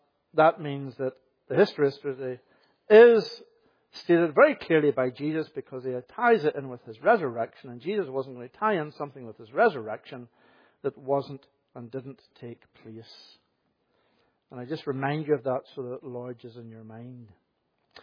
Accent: Coleraine, Northern Ireland, United Kingdom; I'm not from Coleraine in Northern Ireland. I'm not a liar. I'm from a village 3 miles outside Coleraine called McCoskin. But nobody knows where McCoskin is. So you don't tell people you're from McCoskin, you tell them you're from Coleraine.

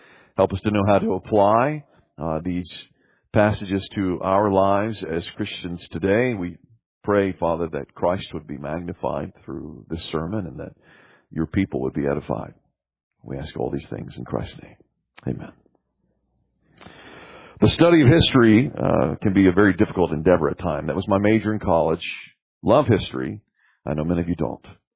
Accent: Southern United States, United States; And so as a Southerner growing up in Southern schools, you learned how great the Southern generals were

